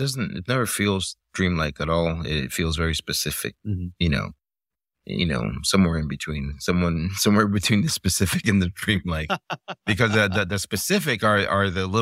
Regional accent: Miami, Florida, United States; it's sort of from the time that I left and I grew up in Miami in the 80s, I kept processing these images, like, why did we leave?

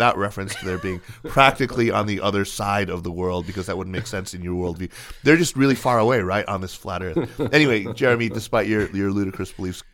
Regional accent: Chapel Hill, North Carolina, United States; from Chapel Hill, North Carolina

